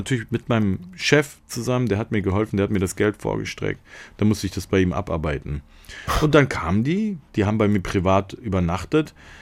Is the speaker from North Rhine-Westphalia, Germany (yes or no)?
yes; North Rhine-Westphalia, Germany; wir sind ja aus Nordrhein-Westfalen gewesen.